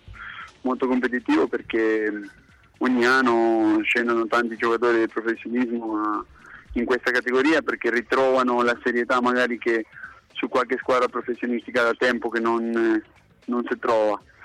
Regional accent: Argentina; Come argentino sono tifoso del San Lorenzo

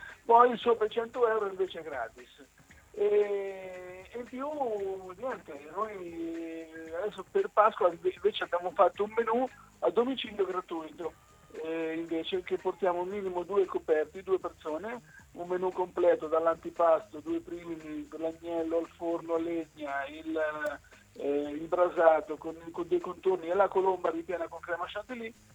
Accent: Loreto, Marche, Italy; Noi siamo, non siamo anconetani, siamo di Loreto, ma siamo anconetani acquisiti

